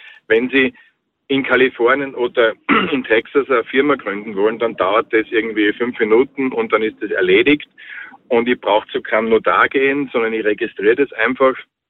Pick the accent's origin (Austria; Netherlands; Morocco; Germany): Austria; Salzburg; Ich rufe gerade aus dem Auto an, aber bin aus Salzburg